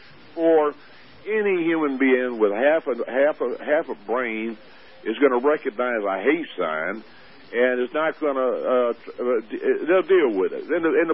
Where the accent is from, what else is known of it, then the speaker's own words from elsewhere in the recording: the South, United States; born there; now in Virginia, United States; I'm a Southerner by birth and a Virginia by the grace of God.